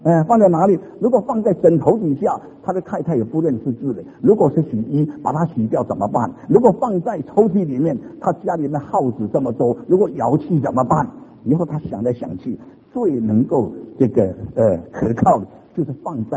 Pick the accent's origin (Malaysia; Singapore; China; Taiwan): Singapore; 有一次我小的时候在新加坡，